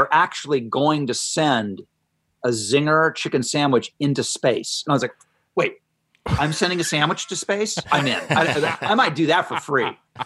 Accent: Ohio, United States; I remember growing up in Ohio when Wendy's came on the scene.

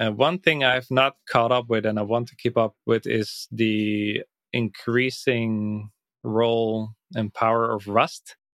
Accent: Netherlands; first language Dutch; English is a second language; So Dutch is my native tongue. I'm originally Dutch. And then English, I speak that the whole day with everybody.

